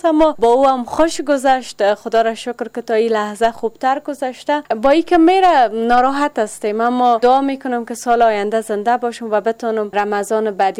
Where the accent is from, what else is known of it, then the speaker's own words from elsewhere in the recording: Kabul, Afghanistan; یکی از شهروندای شهر کابل.